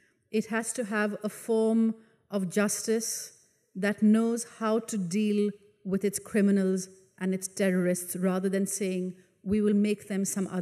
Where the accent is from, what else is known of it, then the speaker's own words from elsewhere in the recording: Pakistan; I grew up in Pakistan in a military dictatorship.